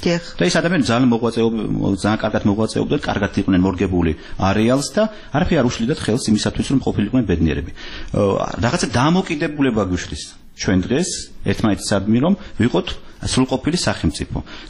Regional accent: Tbilisi, Georgia; born or raised there

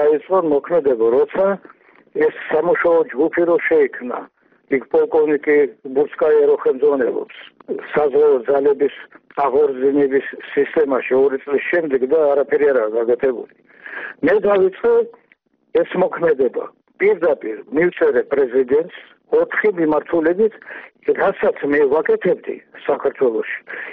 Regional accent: Tbilisi, Georgia; born there; მაგრამ მე ხომ თბილისში დავიბადე

